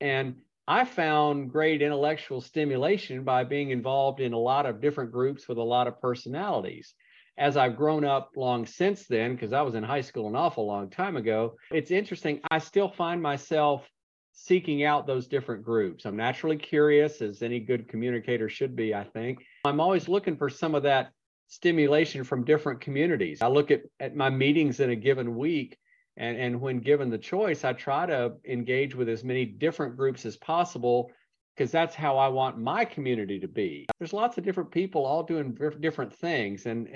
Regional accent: Oxford, Mississippi, United States; Like Rick, I kind of grew up in small towns. I grew up in Oxford, Mississippi, which was a college town.

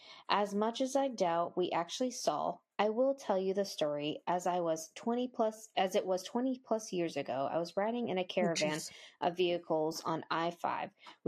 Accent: Boston, Massachusetts, United States; Sorry. Yeah, I'm from Boston doing mushrooms. The only accent that I can do.

